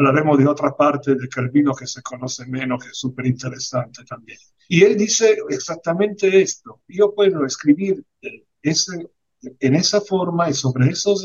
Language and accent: Spanish; Turin, Piedmont, Italy; born there; Spanish is a second language; Yo nací en Turín, Turín es una de las ciudades más obreras, fue una de las ciudades más obreras de Italia, donde estaba la empresa Fiat de los carros. Y fue la ciudad de la inmigración. Mi familia es una familia de inmigrantes del sur hacia el norte.